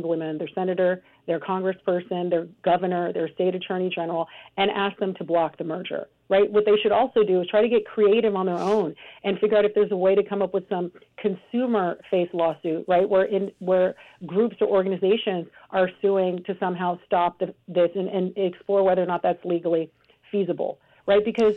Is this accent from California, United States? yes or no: yes; California, United States; I alluded to before that I'm from California.